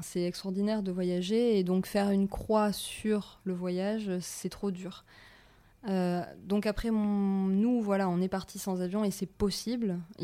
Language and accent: French; France; si on ne nous l'accorde pas, on a droit à 3 mois en tant que Français à Hong Kong.